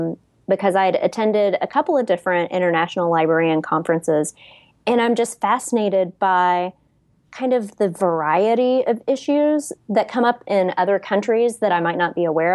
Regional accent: United States; particularly being an American and feeling like we have this, you know, such narrow focus on America is the world.

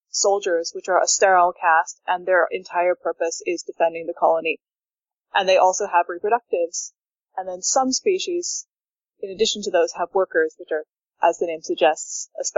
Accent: Ottawa, Ontario, Canada; moved away as an adult; now in Berlin, Germany; I am in Berlin, where I've been doing my master's degree, but I'm originally from Ottawa in Canada. I actually came to Berlin a while before I started studying, because when I finished high school in Canada

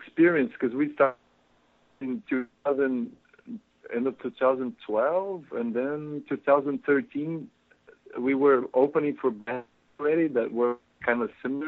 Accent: Brazil; old punk bands, some of the first punk bands in Brazil.

